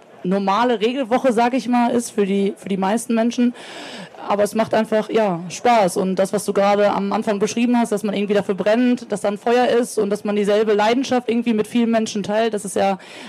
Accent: Bochum, North Rhine-Westphalia, Germany; Ja, also ich bin in Bochum aufgewachsen, bin immer noch Fan, war selber früher im Stadion als kleines Kind

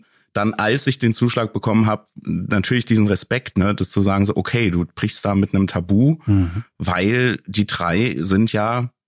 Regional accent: Frankfurt, Hesse, Germany; also born or lived in Stuttgart; ich habe zwar auch als Frankfurter eine Zeit in Stuttgart, wo ja quasi der Kosmos Verlag ansässig ist, gelebt.

